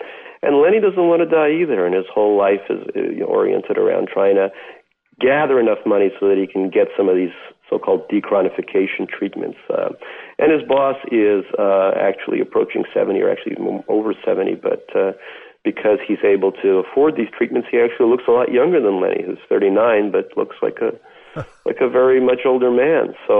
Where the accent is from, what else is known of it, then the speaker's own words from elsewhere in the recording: Saint Petersburg, Russia; now in United States; Yes, or Leningrad, as they called it back in the day.